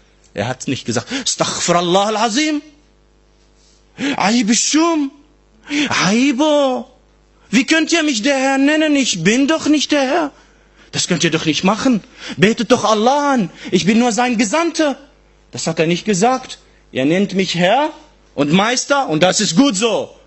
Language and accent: German; Syria; German is a second language; now in Germany; Wisst ihr, ich bin mit der deutschen Sprache gar nicht aufgewachsen. Ich bin in Syrien geboren und aufgewachsen.